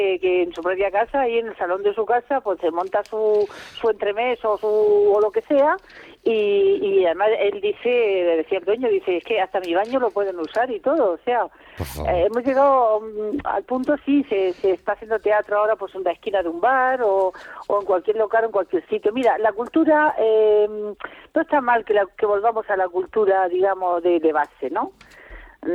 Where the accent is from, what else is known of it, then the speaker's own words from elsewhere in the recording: Region of Murcia, Spain; yo, que soy del Mar Menor, pues de pequeña pues comíamos unos pescados buenísimos